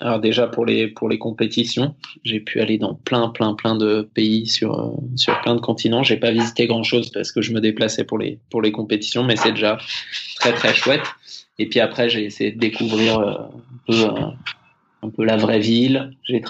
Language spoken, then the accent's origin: French; Tignes, Auvergne-Rhône-Alpes, France; J'ai grandi à Tignes, qui est une belle station de ski des Alpes françaises, de haute altitude, dans une famille de skieurs.